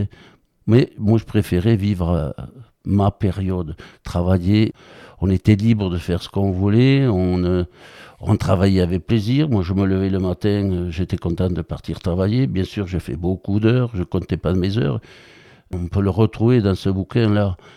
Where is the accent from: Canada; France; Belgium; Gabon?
France; Southern France; Mais je suis occitan, hein. Je prononce des lettres que certains grignotent.